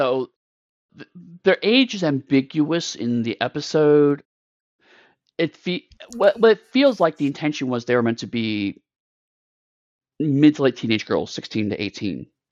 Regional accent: United States; granted, I watched this as an American.

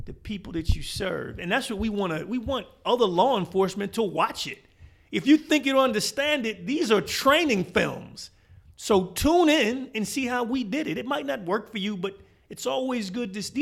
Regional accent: Wilmington, Delaware, United States; I grew up in Wilmington, Delaware. It's like a chocolate city right outside of Philadelphia, Pennsylvania.

